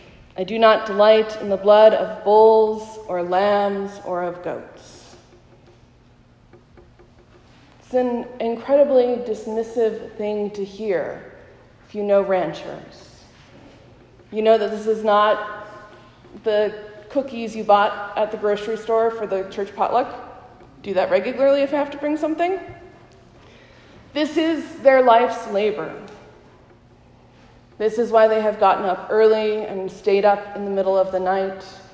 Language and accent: English; Helena, Montana, United States; I grew up in Helena, Montana, which means, as my father once told a telemarketer, we lived about a mile from the state capitol building and about a mile from a working ranch.